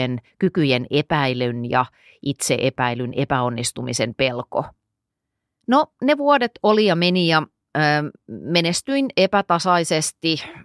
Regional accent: Ypäjä, Tavastia Proper, Finland; mä oon kotoisin Ypäjältä, joka on pikkuruinen paikkakunta tuolla Turun ja Tampereen välissä, noin karkeasti sanottuna.

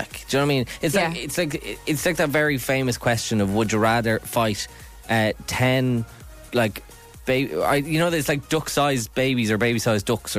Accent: Ireland; And you kind of, as Irish people, have to, like, because they come over every year, you kind of just stand on the road and watch them all walk past you.

